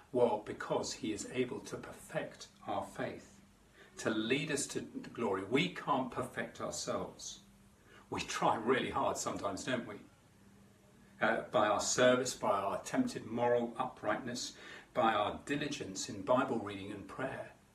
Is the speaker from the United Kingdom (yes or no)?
yes; United Kingdom; And as a British person, in my UK passport it says I'm a resident of the UK.